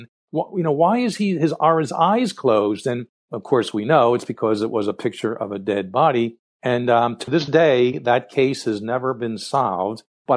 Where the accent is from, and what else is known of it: Philadelphia, Pennsylvania, United States; born or raised there